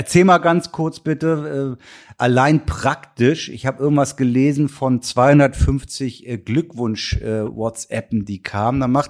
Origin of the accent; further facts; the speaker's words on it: Kiel, Schleswig-Holstein, Germany; born there; ich komme nun mal aus Kiel gebürtig